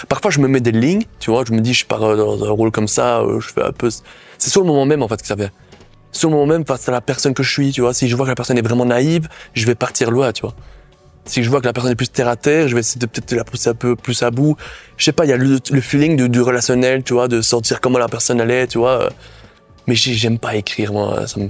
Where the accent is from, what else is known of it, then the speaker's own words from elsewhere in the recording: Belgium; Je dis, non, je suis un belge.